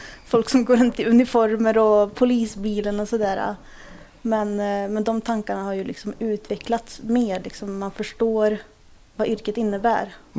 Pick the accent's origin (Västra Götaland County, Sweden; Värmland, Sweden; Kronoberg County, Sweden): Värmland, Sweden; born or raised there; also born or lived in Kurdistan